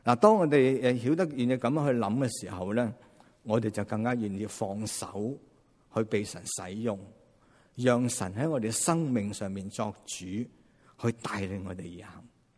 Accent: China; now in North America; 我哋中国人通常都咁谂啊，可能我哋未信主之前咧，我哋真系都系咁样谂自己。我几好啊！我能够咧移民到海外，能够咧喺北美洲咧

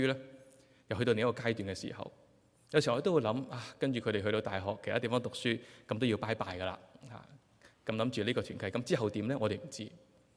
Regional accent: Guangdong, China; accent: Cantonese; 可能我们广东话呢，讲这个彼此埋怨呢

